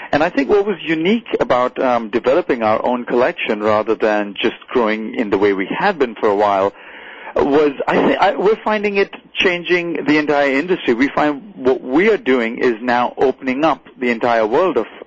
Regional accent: India; originally, as you pointed out, we are from India

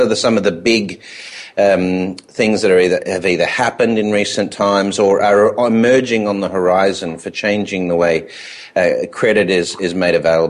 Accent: Australia; accent: Aussie; Okay, so maybe it's just my Aussie accent, you know.

